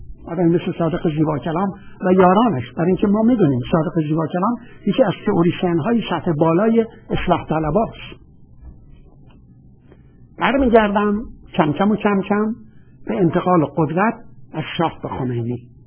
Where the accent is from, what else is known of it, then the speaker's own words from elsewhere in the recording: Iran; یه دفعه متوجه شد که من ایرانیم